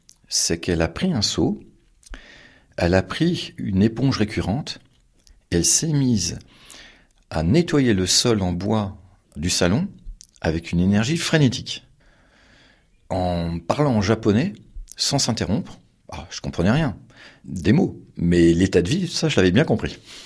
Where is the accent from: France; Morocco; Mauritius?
France; Paris, Île-de-France; en tant que Parisien, nourri steak frites midi et soir dans le restaurant familial